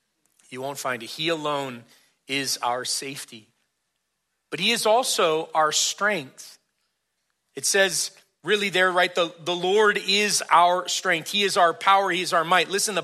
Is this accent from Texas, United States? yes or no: no; California, United States; You know, growing up in California, we did not have basements because you didn't need basements in California.